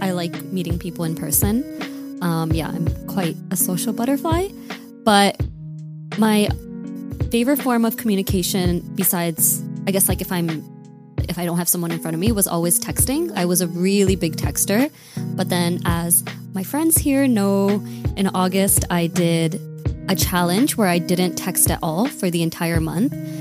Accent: Canada; now in South Korea; My pronouns are also she, her, and I'm also from Canada. I taught in Daejeon for 3 years, and now I'm a student in Korea.

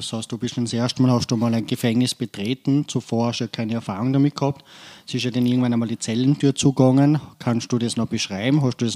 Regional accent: Vorarlberg, Austria; du darfst eben Dialekt da reden, weil dann wird es vielleicht ein bisschen anstrengend für dich, wie für mich als Vorarlberger.

